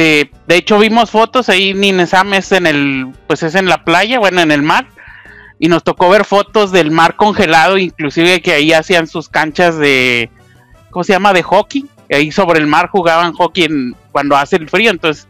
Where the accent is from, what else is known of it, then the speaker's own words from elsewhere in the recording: Durango, Mexico; also born or lived in Mexico City / Monterrey; yo nací en Chilangolandia, mi pueblo natal, hace varios años. De ahí nos fuimos a vivir a Durango. Ahí terminé la secundaria, hice la prepa y la carrera.